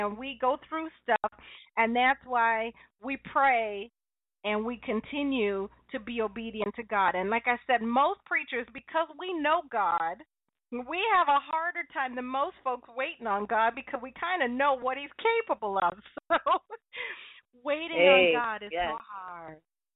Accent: Windsor, Ontario, Canada; that it would even cross over the border to my hometown of Windsor.

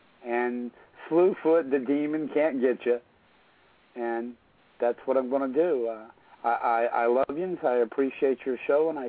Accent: United States; I was raised Catholic, and I'm Christian now, but I was born on the Cherokee Reservation, and I was raised the Catholic mission on the reservation.

